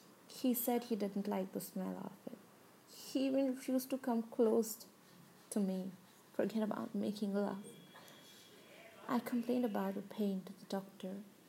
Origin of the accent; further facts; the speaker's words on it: India; So, I'm an Indian woman. … And I live with my husband, whose name is Ketan, and my father-in-law.